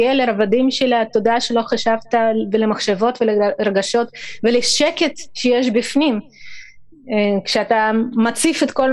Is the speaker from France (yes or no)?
no; Riga, Latvia; moved away as an adult; now in Israel; אז אני גדלתי בריגה, בירת לטביה, בברית המועצות לשעבר, עד גיל 18 וחצי.